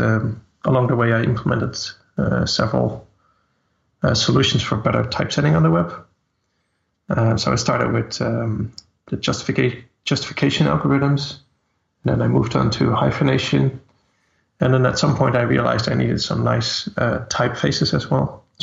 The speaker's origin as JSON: {"language": "English", "country": "Netherlands", "also_born_or_lived": "Sweden", "lives_now": "Denmark", "said": "I'm Dutch."}